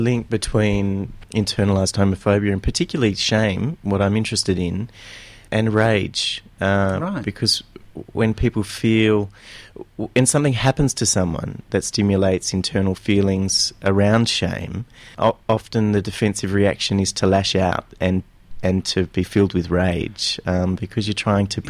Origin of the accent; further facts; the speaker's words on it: Perth, Western Australia, Australia; now in Melbourne, Australia; Yes, I grew up in Perth, and I've only been here for 5 months.